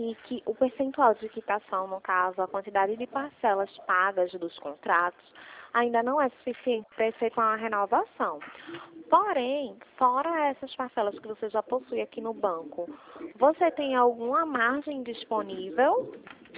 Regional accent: Pernambuco, Brazil; Daqui mesmo, de Pernambuco.

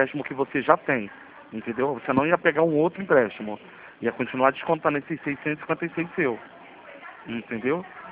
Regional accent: Madureira, Rio de Janeiro, Brazil; Eu sou daqui de Madureira.

